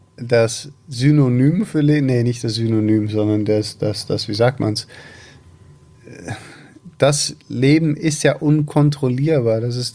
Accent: Netherlands; German is a second language; vor allem als Holländer, wir sind als Holländer schon

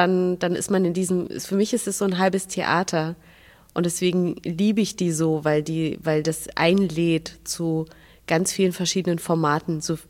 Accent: Minsk, Belarus; now in Germany; Aus Minsk.

